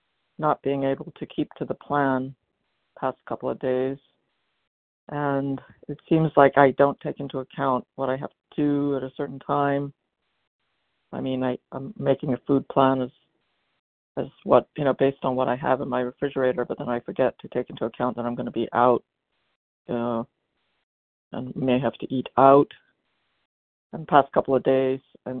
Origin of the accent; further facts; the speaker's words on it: New York City, New York, United States; from Brooklyn, New York.